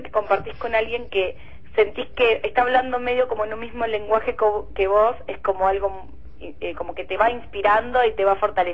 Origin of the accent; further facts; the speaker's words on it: Rosario, Santa Fe, Argentina; yo que soy rosarina, la verdad es que me siento como un poco en Rosario.